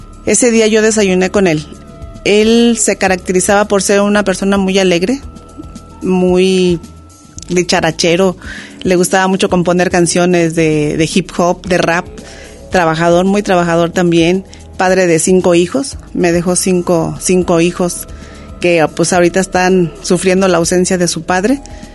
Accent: Zacatecas, Mexico; now in Guadalajara, Mexico; Yo soy originaria del estado de Zacatecas. Mi familia radica en el norte de Zacatecas. Yo tengo aquí en Guadalajara viviendo ya 44 años.

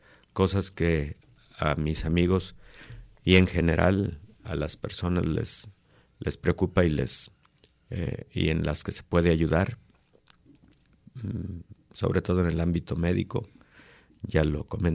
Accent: Guadalajara, Jalisco, Mexico; born there; Bueno, nací en Guadalajara, estoy casado, tengo 3 hijos

